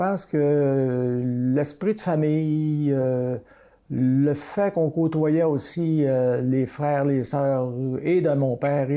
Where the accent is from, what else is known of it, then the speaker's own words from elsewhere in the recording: Dolbeau, Quebec, Canada; je suis né à Mistassini, puis j'ai grandi à Dolbo, parce que mon père a bâti une maison sur le boulevard Warburg à Dolbo, puis c'est ça, on a vécu là plusieurs années